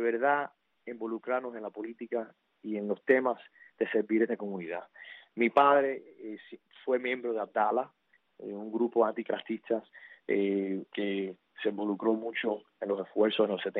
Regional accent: United States; born there; Yo soy un americano, and I'm very proud to be American, nacido en este país, pero nunca me voy a olvidar y tengo mucho orgullo de ser cubano-americano.

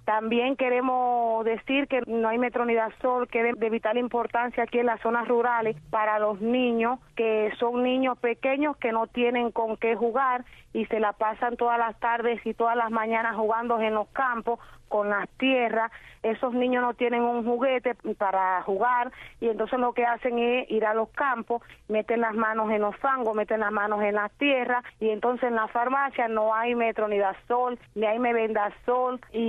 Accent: Palma Soriano, Santiago de Cuba, Cuba

